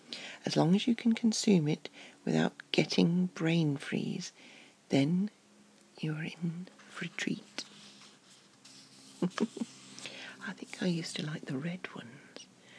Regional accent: United Kingdom; I think we're good at those as British.

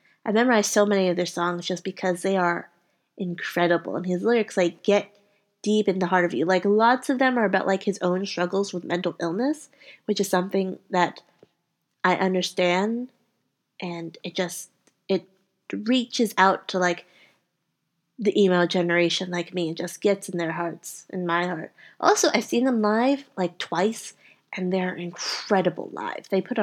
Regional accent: Louisiana, United States; I was born and raised near New Orleans, Louisiana. And because of family issues, I had to move to the West Coast.

